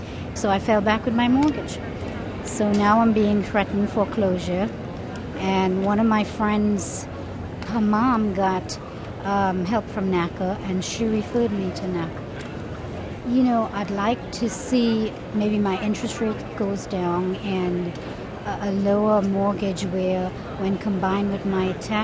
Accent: New York, United States; I'm from Long Island, New York.

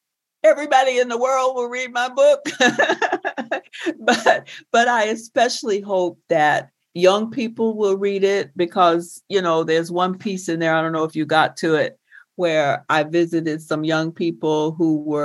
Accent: Deep South, United States; You know, I grew up in the Deep South. But when I got to New York and other places in the North

